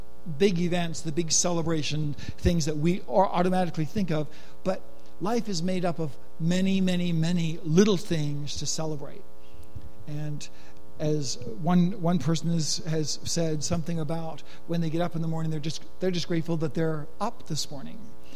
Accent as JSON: {"language": "English", "country": "Canada", "tie": "born or raised there", "said": "growing up in Canada, communion, I don't know why I had this impression"}